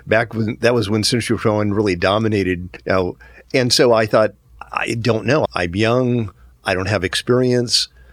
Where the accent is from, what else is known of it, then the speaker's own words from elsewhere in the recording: Wyoming, United States; I grew up in Wyoming and a variety of different places and joined the military right out of high school.